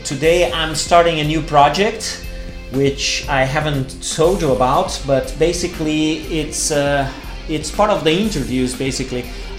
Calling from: Porto Alegre, Rio Grande do Sul, Brazil; English is a second language

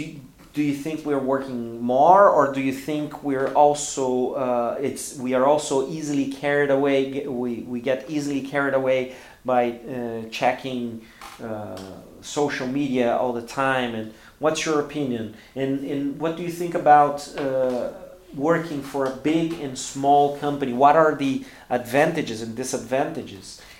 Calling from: Porto Alegre, Rio Grande do Sul, Brazil; English is a second language

